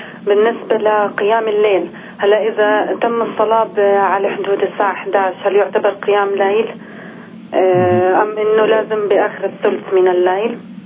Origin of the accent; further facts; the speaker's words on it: Ramallah, West Bank, Palestine; من رام الله